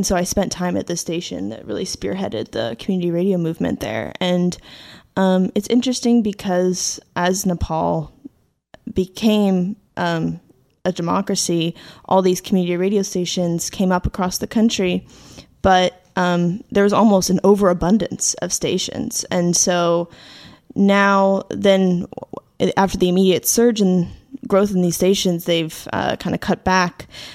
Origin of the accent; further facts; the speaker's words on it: Seattle, Washington, United States; I'd always been a storyteller growing up as a kid. I grew up near Seattle, Washington.